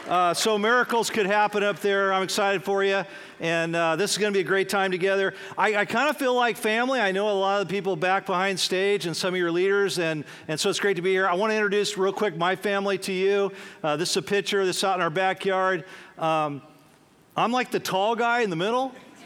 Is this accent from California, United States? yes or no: yes; San Francisco, California, United States; I'm from the Bay Area, San Francisco, Golden State Warriors.